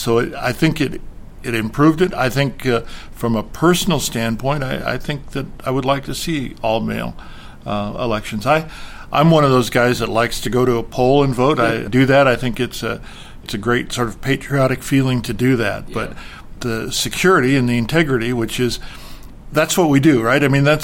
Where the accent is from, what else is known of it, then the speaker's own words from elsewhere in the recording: Montana, United States; I was born and raised in North Montana, and we went to the one-room country schoolhouse and cast votes